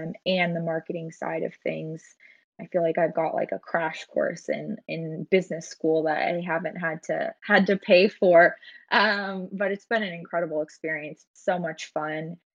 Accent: Portland, Oregon, United States; I actually grew up here in Portland too. So a lot of my family lives here, and growing up in Portland, sort of Nike, and being in Oregon

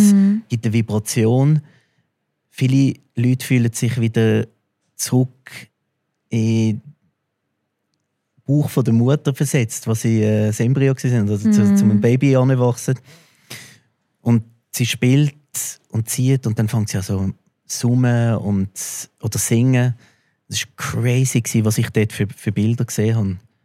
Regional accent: Zurich, Switzerland; dass wir in der Schweiz dürfen geboren werden, dass wir so wohlbehütet wie du bin ich auch da in Zürich aufgewachsen.

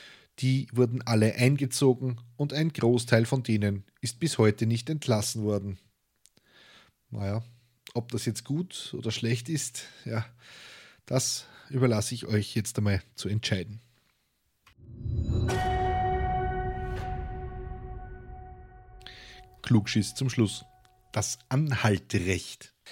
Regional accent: Austria; Aber denjenigen am Krawall packen, wie man bei uns in Österreich sagt, na, das wird wohl drin sein.

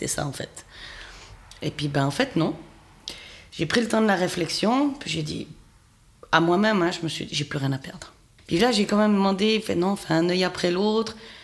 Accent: Fribourg, Switzerland; Et comme moi, je viens du canton de Fribourg

